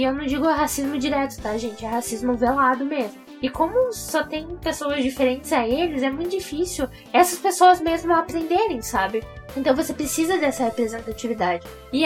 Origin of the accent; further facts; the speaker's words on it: Curitiba, Paraná, Brazil; eu sou de Curitiba, né? Eu estudei todo o meu ensino fundamental em colégio particular e também de universidade em universidades particulares.